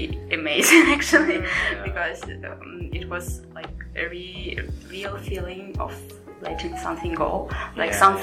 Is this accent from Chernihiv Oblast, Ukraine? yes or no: no; Crimea, Ukraine; born there; English is a second language; Actually, I was born in Crimea, and it's like the most southern part of Ukraine, next to the Black Sea. And actually, when I was a kid, I hated the smell of the sea because it was like an everyday thing.